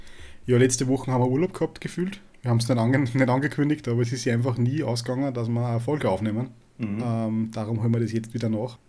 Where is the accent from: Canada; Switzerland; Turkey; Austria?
Austria; Upper Austria; accent: Upper Austrian; mit jemandem zu sprechen, mit dem ich es gewohnt bin, Oberösterreichisch zu sprechen, sehr, sehr weird und ja, ungewohnt